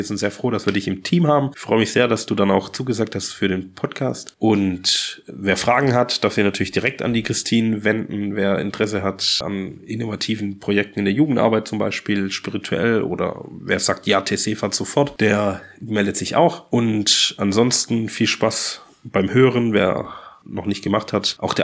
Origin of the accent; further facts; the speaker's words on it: Ulm, Baden-Württemberg, Germany; now in Waldkirch, Germany; aus meiner Heimatstadt aus Ulm.